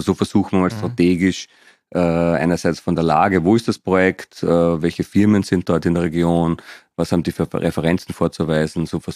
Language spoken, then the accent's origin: German; Vienna, Austria; born there; Ich bin geboren in Wien